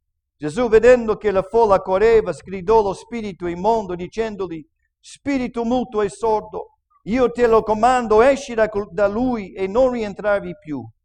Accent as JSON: {"language": "Italian", "country": "United States", "accent": "American English", "first_language": "English", "second_language": "Italian", "said": "Lui parla l'inglese puro, io parlo l'inglese americano."}